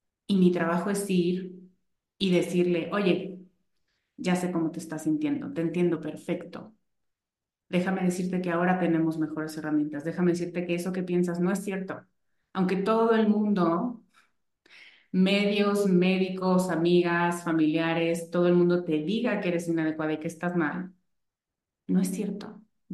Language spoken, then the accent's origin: Spanish; Mexico; soy gorda y mexicana y morena. Chaparrita